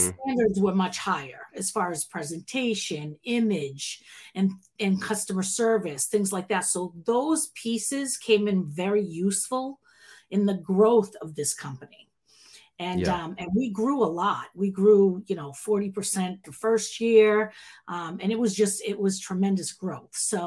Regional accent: Boston, Massachusetts, United States; now in Florida, United States; You sure did. I'm from Boston, actually. I lived in Massachusetts my whole life. Yeah. I've been in Florida only a couple of years, so.

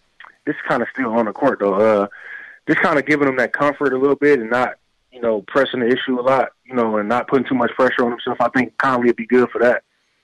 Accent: Flint, Michigan, United States; Obviously, I'm from Flint

